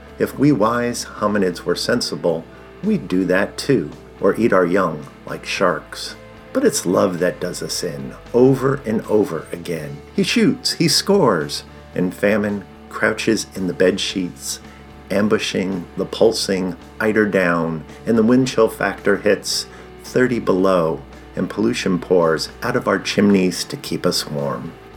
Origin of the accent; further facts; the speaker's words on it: East Coast, United States; now in Santa Barbara, United States; Growing up on the East Coast, winter meant something, and the residual cold in my bones can still linger, despite Santa Barbara's ridiculously wonderful warm stretch of late.